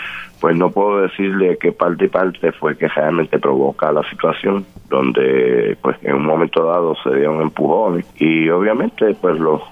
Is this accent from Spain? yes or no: no; Puerto Rico; porque definitivamente somos todos puertorriqueños